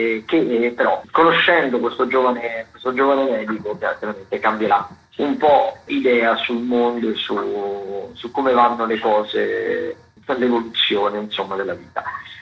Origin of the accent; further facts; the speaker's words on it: Sicily, Italy; siamo dalla Sicilia, veniamo dalla Sicilia ovviamente